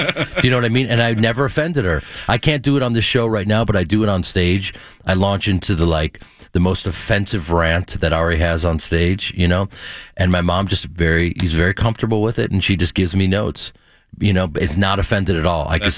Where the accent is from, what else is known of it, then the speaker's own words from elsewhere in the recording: Chicago, Illinois, United States; growing up in Chicago, the brass ring for us was working on stage.